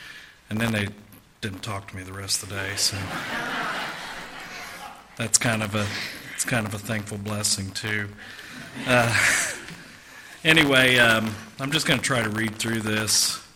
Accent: United States; that I'm an American and that I do still have freedoms and liberty.

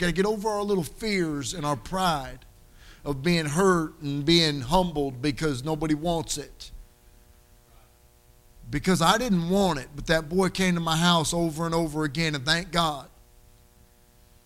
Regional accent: Philadelphia, Pennsylvania, United States; And hey, I'm from Philly.

